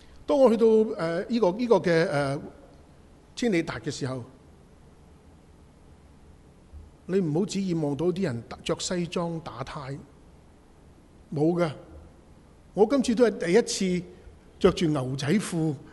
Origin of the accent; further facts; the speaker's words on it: China; 但是很有趣，我们中国人多数都是先敬罗衣后敬人